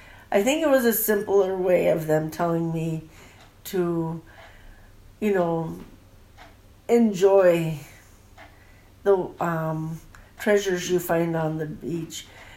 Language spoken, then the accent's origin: English; Port Graham, Alaska, United States; now in Valdez, United States; I am from Port Graham originally. I was born and raised, but I'm currently living in Valdez.